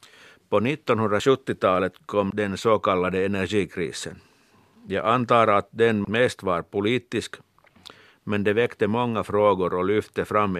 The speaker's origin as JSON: {"language": "Swedish", "town": "Kirkkonummi", "region": "Uusimaa", "country": "Finland", "tie": "born or raised there", "said": "Jag har vuxit upp vid Finska vikens kust i Kyrkslätt."}